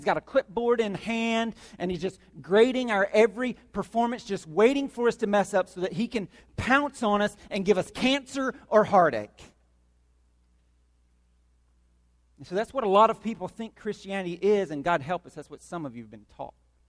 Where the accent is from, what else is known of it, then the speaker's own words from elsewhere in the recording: Georgia, United States; And if you're from Arkansas, I'm sorry, all right? I'm from Georgia, so I can't talk a whole lot. Down in Georgia right now, they're needing some water.